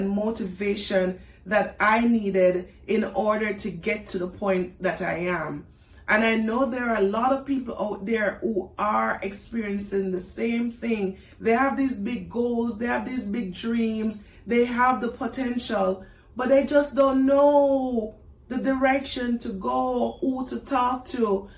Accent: Jamaica; now in United States; So I grew up in Jamaica, moved to America about 6 years ago.

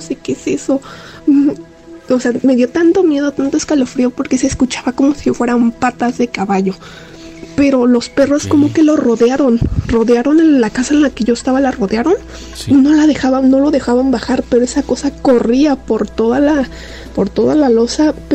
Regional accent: Mexico City, Mexico; soy de la Ciudad de México, pero tengo mucha familia en el estado de Hidalgo. Esto me pasó cuando yo tenía 23 años, actualmente tengo 27.

